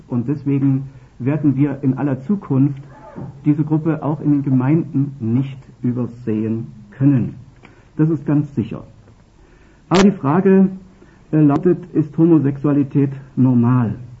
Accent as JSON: {"language": "German", "region": "East Germany", "country": "Germany", "said": "da aus der DDR, wo ich herkomme, war das bisher anders"}